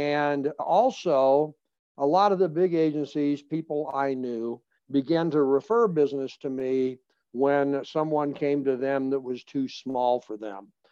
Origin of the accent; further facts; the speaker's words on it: Colorado, United States; I was raised here in Colorado.